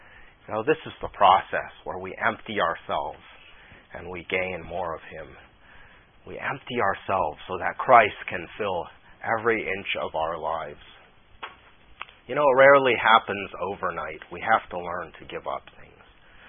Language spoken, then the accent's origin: English; Seattle, Washington, United States; Growing up in Seattle, the slopes are, you know, right near the city.